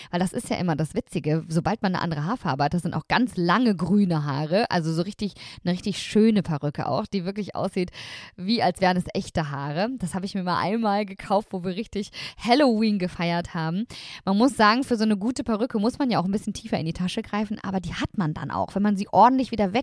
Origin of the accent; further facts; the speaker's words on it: Hattingen, North Rhine-Westphalia, Germany; ich komme ja aus dem Ruhrgebiet, genauer gesagt aus Hattingen, aus der Nähe von Essen. Und das ist natürlich eine Karnevalshochburg.